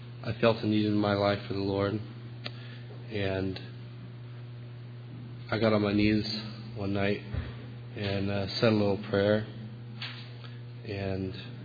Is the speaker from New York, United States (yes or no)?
no; Alaska, United States; from Alaska.